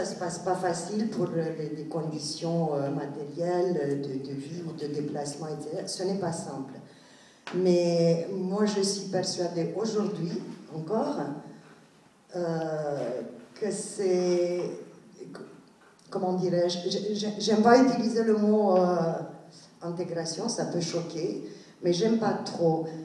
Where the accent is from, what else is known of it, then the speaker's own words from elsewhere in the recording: Romania; Je suis roumaine d'origine.